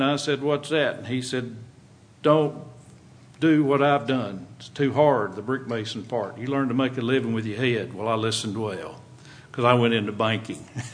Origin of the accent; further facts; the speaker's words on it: United States; Well, as a farm boy, I grew up in Limestone County, and I mentioned the supper table tonight.